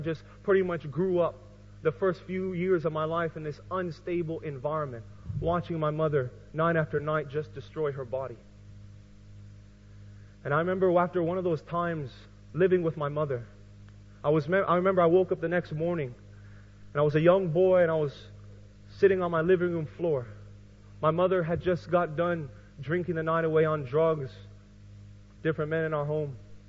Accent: San Jose, California, United States; born there; I was the 8th child. I was born in San Jose, California.

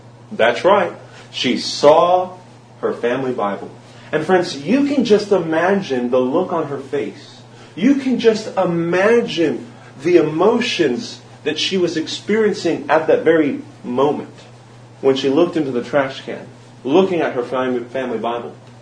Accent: California, United States; I am from the United States of America, in particular, the state of California. I was born and raised there, and it's good to be here in the state of Queensland, Australia.

